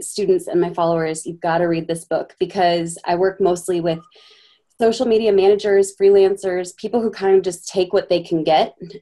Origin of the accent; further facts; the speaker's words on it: Minnesota, United States; Born and raised in Minnesota.